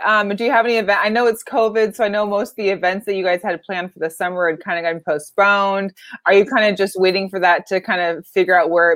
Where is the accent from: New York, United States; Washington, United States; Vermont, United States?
Washington, United States; Seattle; I know there's been a lot of memes from people just from my hometown that obviously it's a big joke out here